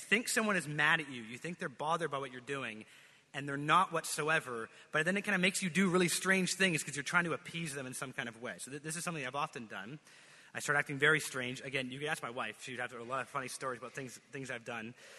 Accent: Canada; since I grew up in Canada and there was a lot of snow

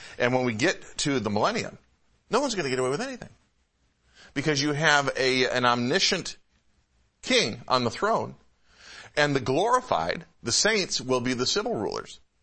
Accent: Michigan, United States; I grew up in Michigan, where if you stood on the roof of your house, you could see the buildings in downtown Detroit 30 miles away.

